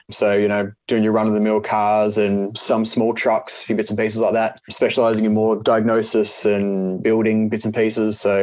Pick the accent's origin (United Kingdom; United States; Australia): Australia; Perth, Western Australia; So I'm from Perth, Western Australia.